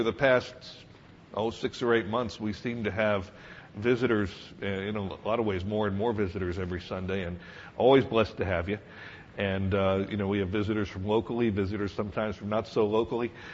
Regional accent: Pennsylvania, United States; when I was a little kid, my family, I grew up in Pennsylvania, and my family used to take vacations to Hershey.

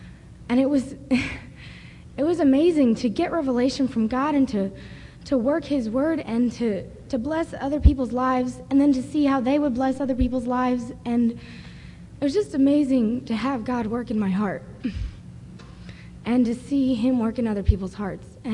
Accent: Tennessee, United States; I'm from Tennessee, and this was my fourth year at teen camp.

